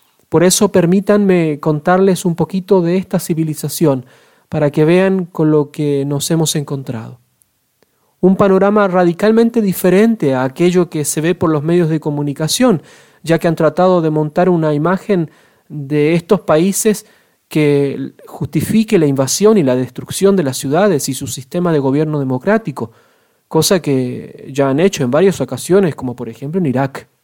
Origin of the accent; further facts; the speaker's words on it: Chile; mi país, en mi caso yo soy de Chile, se llama tal y cual y tiene tal y cual costumbre